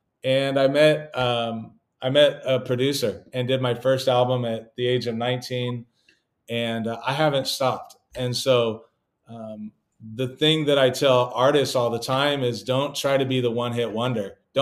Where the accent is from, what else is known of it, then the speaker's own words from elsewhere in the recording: California, United States; And so I come from California. She comes from the Northwest.